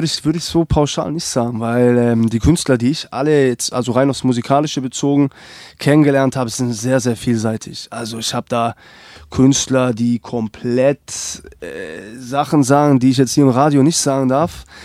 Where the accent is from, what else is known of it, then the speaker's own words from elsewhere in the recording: Stuttgart, Baden-Württemberg, Germany; bin ich dann halt der das Ganze halt so als Stuttgarter supportet